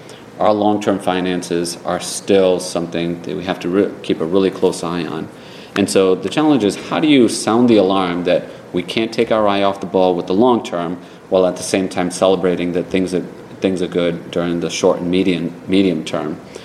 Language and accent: English; Providence, Rhode Island, United States; when I was growing up in Providence, there was a sense that you had to know a guy to get anything done in City Hall.